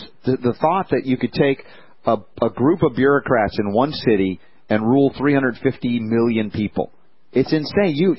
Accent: the South, United States; now in New York, United States; I lost all my accent. And I'm walking around, and I used to have a rebellion when I was growing up in the South of coming to New York.

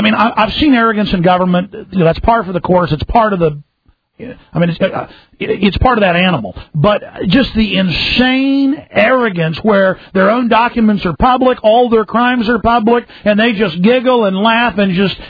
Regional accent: Texas, United States; you know, I'm a Texan, you're a Southerner.

